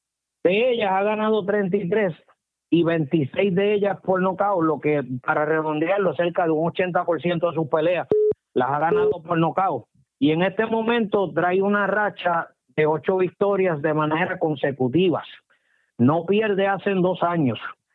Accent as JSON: {"language": "Spanish", "country": "Puerto Rico", "said": "lo único que yo espero como puertorriqueño"}